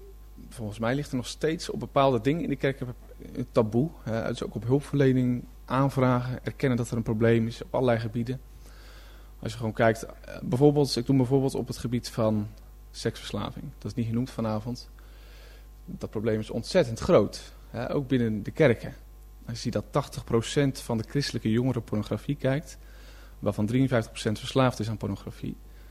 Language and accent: Dutch; Zeeland, Netherlands; geboren Zeeuw. Ik kom uit Zeeland. Plattelandsjongeren dus.